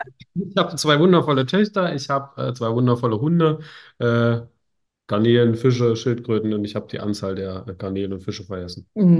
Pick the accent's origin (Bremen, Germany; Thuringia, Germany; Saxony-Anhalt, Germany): Saxony-Anhalt, Germany; Lutherstadt Eisleben; now in Berlin, Germany; Ursprünglich in Sachsen-Anhalt, in Lutherstadt Eisleben.